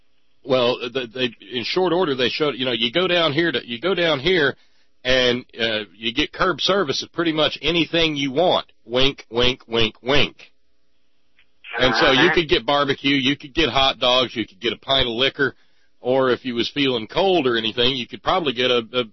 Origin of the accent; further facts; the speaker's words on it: Alabama, United States; Oh, see, now from growing up in Alabama, I know a little bit about that stuff, Bill, because I grew up in a dry county